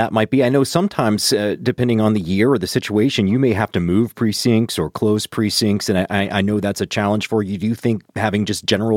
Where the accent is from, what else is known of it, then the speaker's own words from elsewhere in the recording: Covington, Kentucky, United States; when I grew up in South Covington, which is a strange part of the city of Covington because it doesn't look like the rest of the city.